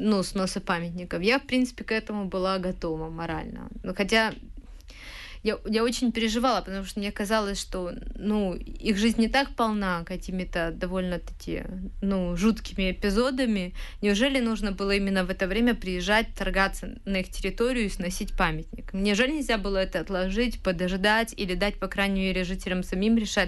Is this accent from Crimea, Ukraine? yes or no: no; Kyiv, Ukraine